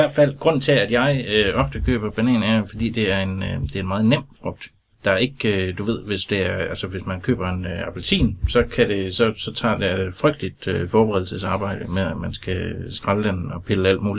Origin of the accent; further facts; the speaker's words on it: Struer, Central Denmark Region, Denmark; Jamen, det er en højt respekteret by, der hedder Struer, som ligger ja, i nærheden af Vinderup og Holstebro.